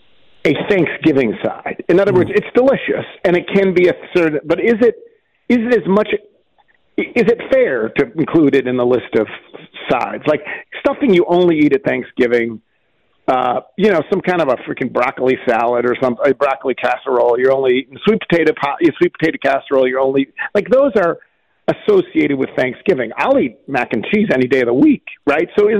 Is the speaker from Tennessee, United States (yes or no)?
yes; Memphis, Tennessee, United States; But I'm very clearly not a Southerner. I may be a Memphian, but I'm not a Southerner.